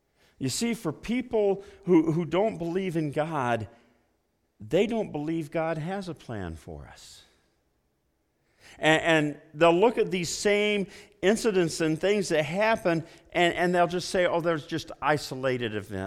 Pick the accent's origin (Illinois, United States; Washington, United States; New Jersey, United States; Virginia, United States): Illinois, United States; also born or lived in North Carolina; I was from Illinois. I was in North Carolina.